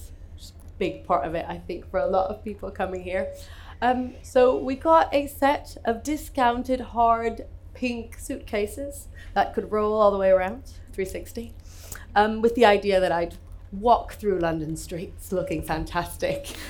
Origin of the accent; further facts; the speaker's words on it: Puerto Rico; now in United Kingdom; I definitely identify as a migrant. I'm originally from Puerto Rico.